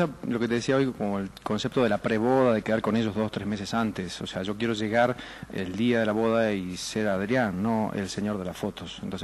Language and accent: Spanish; Argentina; now in Spain; Yo soy argentino, pero pasa lo mismo en España y en Argentina.